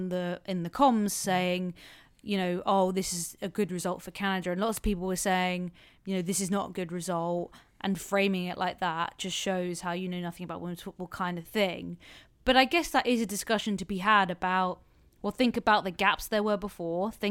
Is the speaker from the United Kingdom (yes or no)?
yes; England, United Kingdom; And then there's the loser's mentality that we as English football fans, as QPR fans, are so used